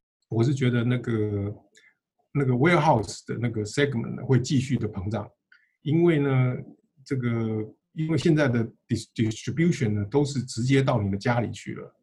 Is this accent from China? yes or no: yes; China; now in United States; 我们中国人